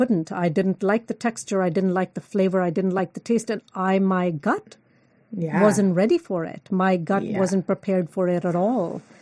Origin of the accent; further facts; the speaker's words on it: India; born there; because I was born in India, and most of our food was vegetarian.